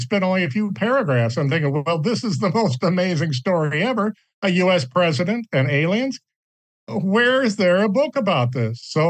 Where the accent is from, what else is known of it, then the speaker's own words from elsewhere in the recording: Cape Girardeau, Missouri, United States; the crash in 1941 in my hometown of Cape Girardeau, Missouri